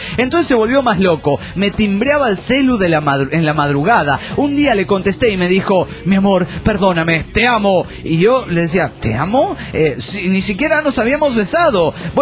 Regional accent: Mexico; de México.

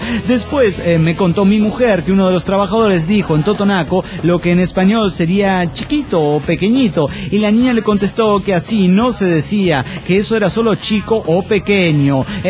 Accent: El Alto, La Paz, Bolivia; del Alto de La Paz, Bolivia.

